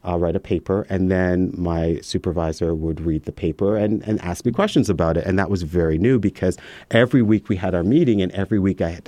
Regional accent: Canada; I'm Canadian. And I did my undergraduate degree at the University of Toronto.

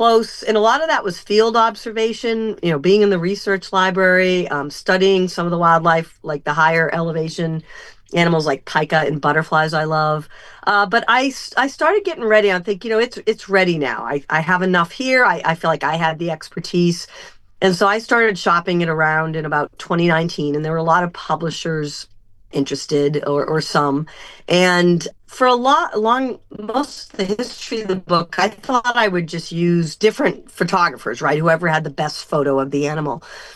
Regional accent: Massachusetts, United States; I grew up back east in Massachusetts. I loved wildlife.

